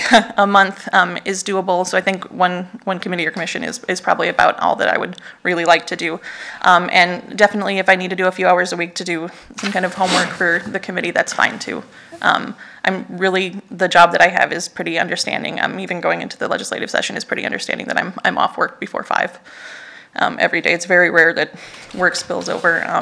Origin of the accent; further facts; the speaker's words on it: Wisconsin, United States; also born or lived in Wyoming / Colorado; now in Oregon, United States; So I'm literally from all over. I grew up in Wisconsin. I spent some time living in Wyoming when I was a kid in Colorado.